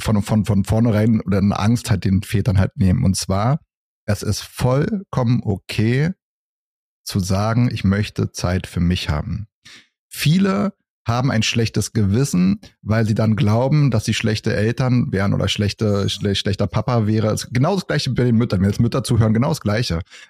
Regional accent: Berlin, Germany; born there; ich bin ja gebürtiger Berliner

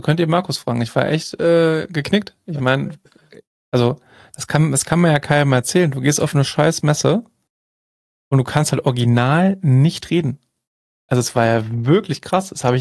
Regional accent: Düsseldorf, North Rhine-Westphalia, Germany; Ich komme aus Düsseldorf.

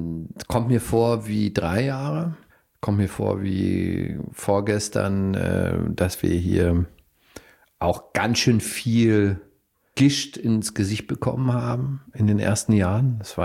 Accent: Bavaria, Germany; born or raised there

